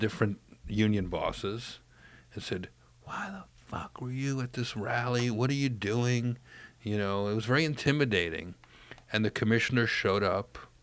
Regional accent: Newark, New Jersey, United States; I grew up in Newark

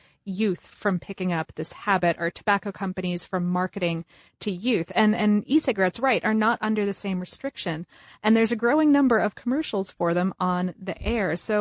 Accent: United States; we're talking all about the U.S. in this section because

